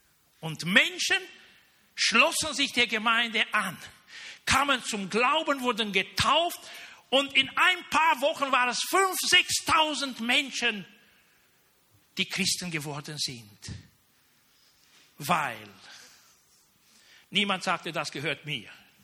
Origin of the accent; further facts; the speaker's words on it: Romania; ihr wisst ja, ich komme aus Rumänien